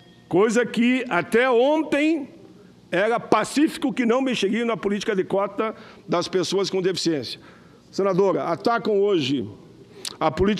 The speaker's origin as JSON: {"language": "Portuguese", "town": "Caxias do Sul", "region": "Rio Grande do Sul", "country": "Brazil", "said": "Como eu sou Caxias, que vim de Caxias"}